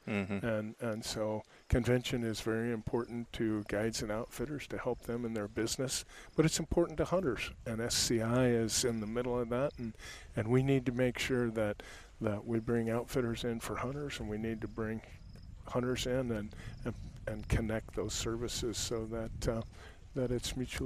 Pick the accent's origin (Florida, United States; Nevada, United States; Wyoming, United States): Wyoming, United States; I come from Wyoming